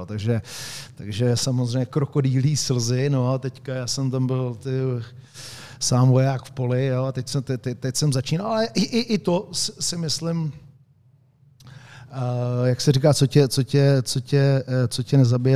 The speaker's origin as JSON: {"language": "Czech", "town": "Liberec", "region": "Liberec Region", "country": "Czechia", "tie": "born or raised there", "said": "pak jsem se přesunul teda do rodného Liberce, kde jsem ukončil kariéru"}